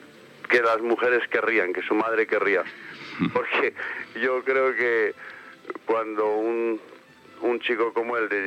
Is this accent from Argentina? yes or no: no; Spain; Yo como español y aparte de todo, pues soy humano.